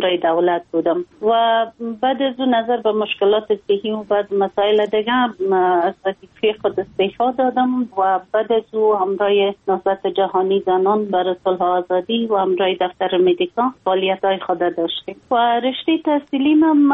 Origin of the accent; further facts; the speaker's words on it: Afghanistan; ما یک خانم مسلمان هستم، از افغانستان هستم